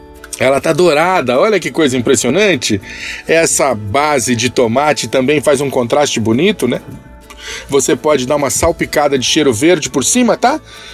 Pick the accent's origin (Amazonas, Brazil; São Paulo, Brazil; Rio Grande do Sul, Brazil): São Paulo, Brazil; eu sou paulistano, né?